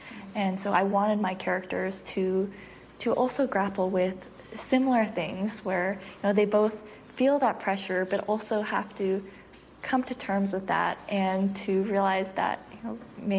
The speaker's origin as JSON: {"language": "English", "country": "United States", "said": "where I'm from, I consider myself American"}